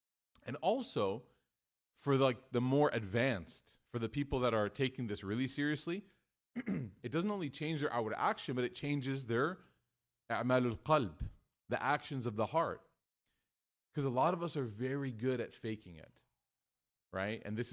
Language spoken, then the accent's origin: English; Midwest, United States; Growing up in the Midwest with a lot of Caucasian friends, I say the phrase Jesus Christ more than I'd like to admit.